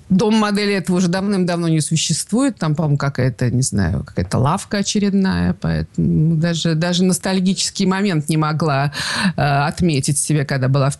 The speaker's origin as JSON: {"language": "Russian", "region": "Tashkent", "country": "Uzbekistan", "tie": "born or raised there", "also_born_or_lived": "Saint Petersburg, Russia / Moscow, Russia", "moved": "as an adult", "said": "Я родилась совсем даже в Ташкенте, в Узбекистане, тогда еще в СССР, и даже там умудрилась школу закончить. Потом училась в Ленинградском университете на истории искусства, потом переехала в Москву, где жила довольно долго"}